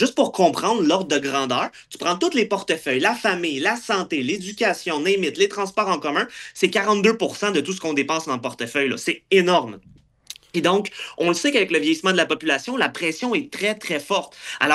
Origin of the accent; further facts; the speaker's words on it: Quebec, Canada; c'est nous, en tant que Québécois, qui pourrions gagner.